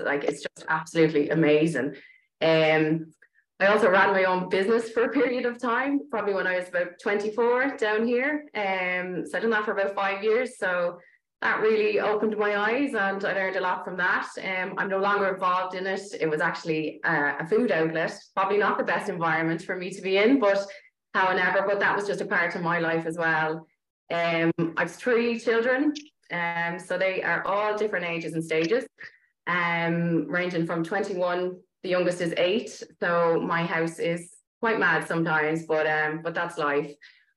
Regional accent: Dublin, Leinster, Ireland; I'm originally from Dublin, and I'm living here for, she's coming on 25 years now. So more of, this is more my home really than Dublin was.

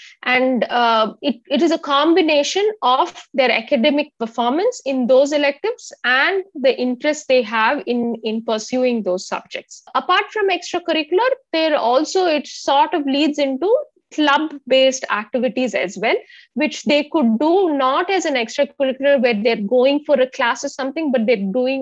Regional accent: India; As Indian parents, we limit ourselves into STEM-based and, you know, something very concrete, right?

